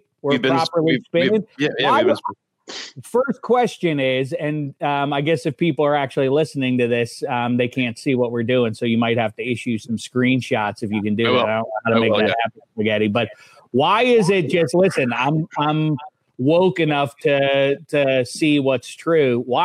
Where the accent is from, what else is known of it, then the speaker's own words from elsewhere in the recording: Chicago, Illinois, United States; I'm from Chicago. We celebrate St. Patrick's Day.